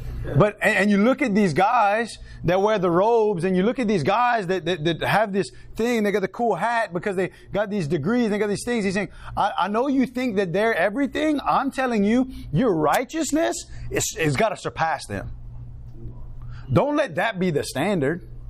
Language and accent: English; Cecilia, Louisiana, United States; Like, I'm from Cecilia. The other pastors, they give me a hard time. But I'm like, I ride it. I'm like, I'm the only Cajun one here, bro.